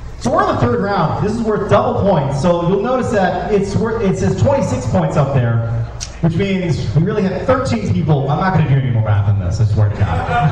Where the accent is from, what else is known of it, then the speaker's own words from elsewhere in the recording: Boston, Massachusetts, United States; accent: Boston; I don't know why my accent just came in there. Sorry. I'm from Boston. It's an accent. It's wicked good.